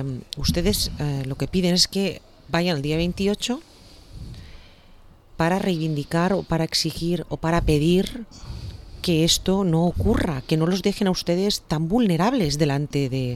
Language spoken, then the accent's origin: Spanish; Valencian Community, Spain; Yo recuerdo la primera vez que salí de la Comunidad Valenciana y me comí una naranja, me sentí estafada.